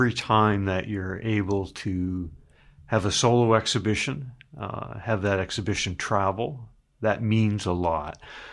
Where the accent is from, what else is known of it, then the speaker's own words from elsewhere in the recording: Riverview, United States; I'm from Riverview.